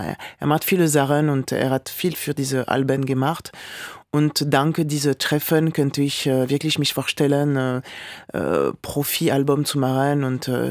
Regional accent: Toulouse, Occitania, France; German is a second language; now in Berlin, Germany; Ich habe in Toulouse, in meiner Heimatstadt, angefangen.

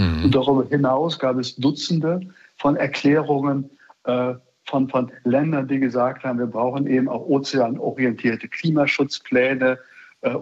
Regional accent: Bremen, Germany; Und als Bremer sage ich das natürlich mit besonderer Unterstreichung.

